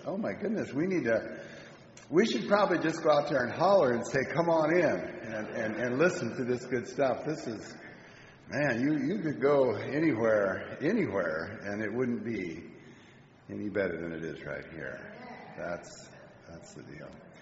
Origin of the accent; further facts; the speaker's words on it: Leone Meadows, United States; I come from Leone Meadows